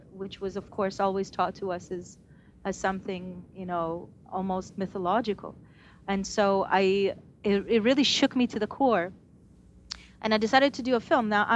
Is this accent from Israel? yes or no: yes; Israel; as an Israeli, you know, I grew up in Israel. I grew up on the normal Israeli diet of something along the lines of Zionist history and mythology and the history of the Holocaust.